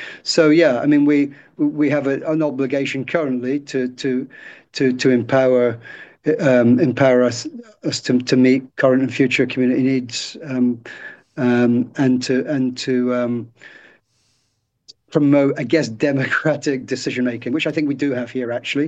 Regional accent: United Kingdom; So not that all Americans are good, but I'm a Brit.

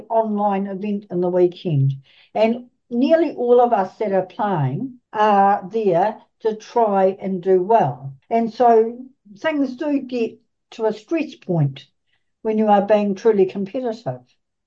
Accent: South Island, New Zealand; now in Auckland, New Zealand; I came from the South Island where we used to play 36 board sessions because of the amount of time it took to travel to places

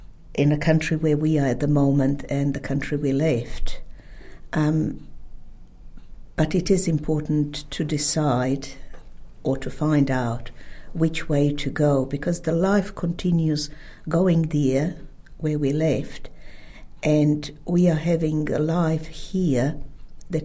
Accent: Sisak, Sisak-Moslavina County, Croatia; moved away as an adult; The place is called Sisak. It's very close. It's about 60 kilometers to the capital, Zagreb.

